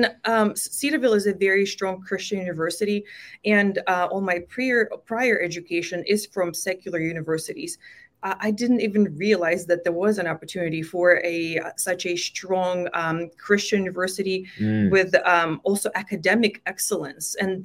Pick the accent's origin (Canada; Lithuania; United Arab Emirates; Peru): Lithuania; Vilnius, Vilnius County; moved away as an adult; now in United States; I was born and raised in Vilnius, Lithuania, and actually I got my undergrad from there, from the Mykolas Romeris University, and my undergrad is in public administration. And I married an American, and I moved to the States